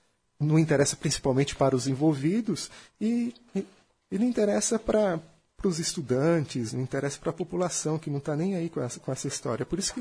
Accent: São Paulo, Brazil; Como eu sou do ABC, eu participava muito dos movimentos operários lá

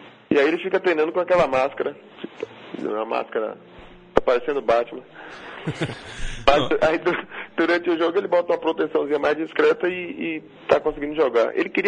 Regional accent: Bahia, Brazil; Eu sou baiano

